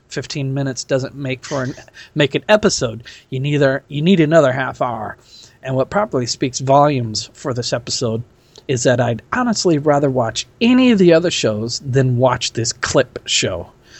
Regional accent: Nebraska, United States; from Nebraska.

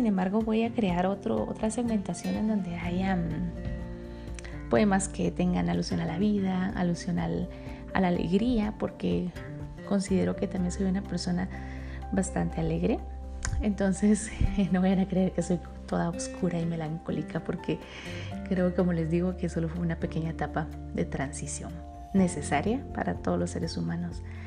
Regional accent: Guatemala; Soy guatemalteca, soy madre de familia, soy esposa, soy hija, soy hermana, soy amiga.

